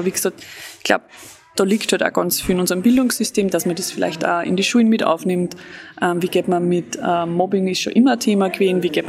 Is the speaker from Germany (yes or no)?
no; Austria; Bei uns in Österreich ist es meiste ab 13, 14 Jahren.